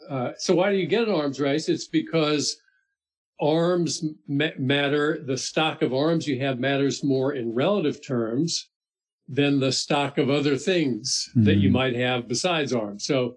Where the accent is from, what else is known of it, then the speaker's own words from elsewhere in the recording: Miami, Florida, United States; You know, I grew up in Miami, Florida.